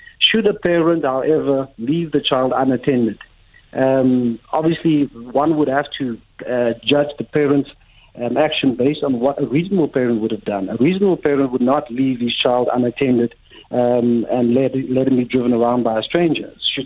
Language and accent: English; South Africa; the only thing we can do as South Africans